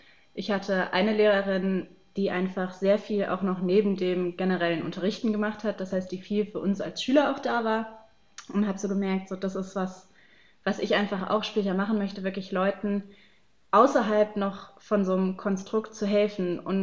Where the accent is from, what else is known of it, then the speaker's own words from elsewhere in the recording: Baden-Württemberg, Germany; ich komme aus Baden-Württemberg